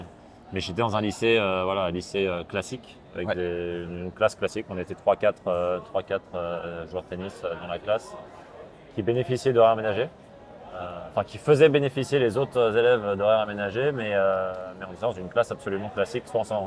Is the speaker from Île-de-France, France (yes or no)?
yes; Île-de-France, France; also born or lived in Texas, United States; J'ai passé pas mal de vacances dans le sud, mais je suis pas du tout rien à voir. Enfin, j'ai pas du tout jamais vécu dans le sud. Je suis parisien, banlieusard.